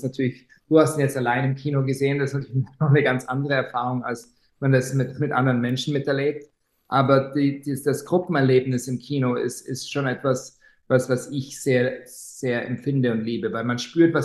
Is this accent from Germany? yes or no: no; Switzerland; ich bin in der Schweiz in den Bergen aufgewachsen